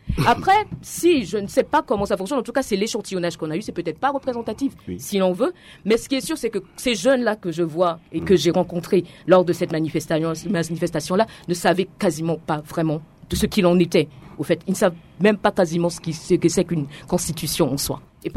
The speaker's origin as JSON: {"language": "French", "country": "Central African Republic", "said": "en tant que centrafricaine"}